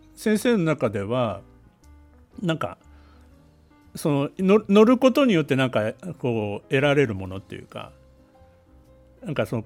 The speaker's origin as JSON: {"language": "Japanese", "region": "Gunma", "country": "Japan", "said": "あの私群馬県の出身なんですけどあの、まあ、いわゆるローカル線ばかり走ってるんですけども"}